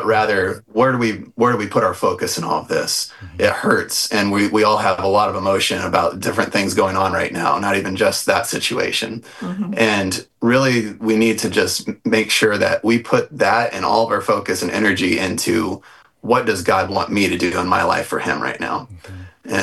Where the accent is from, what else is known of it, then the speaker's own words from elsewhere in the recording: Arkansas, United States; that's like a neighbor of where I grew up in Arkansas. You know, it felt like home a little bit.